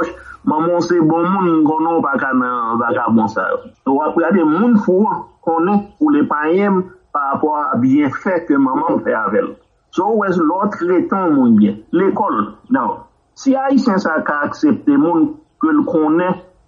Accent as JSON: {"language": "French", "country": "Haiti", "said": "en tant que haïtien"}